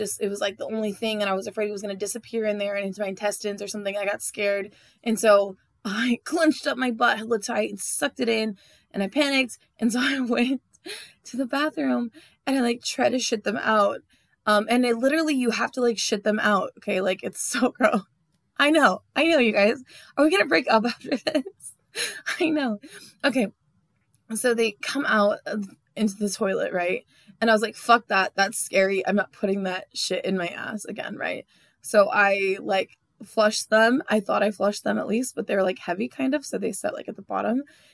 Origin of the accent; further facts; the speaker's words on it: California, United States; I'm from Northern California, the Valley. I'm not really from the North. I'm like for the Valley. And I moved to Southern California